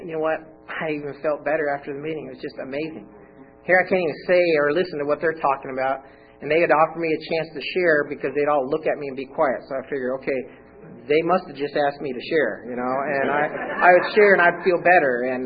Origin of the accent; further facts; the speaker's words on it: California, United States; And I'm Californian pure and through my whole, you know, dude is my name for everybody.